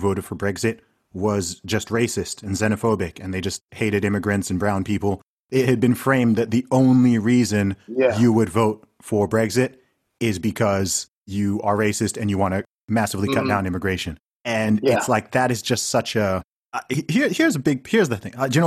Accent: Nigeria; I'm Nigerian.

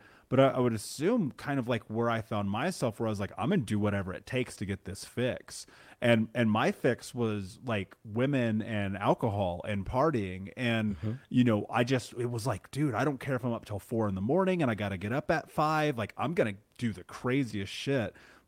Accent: Indiana, United States; growing up in the Midwest, living in Indiana, like struggling to survive

